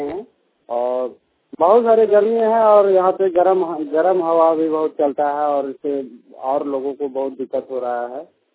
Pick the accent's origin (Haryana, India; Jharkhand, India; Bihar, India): Jharkhand, India; Hazaribagh; now in Delhi, India; मैं हजारीबाग का रहने वाला हूँ और अभी तो मैं दिल्ली में हूँ।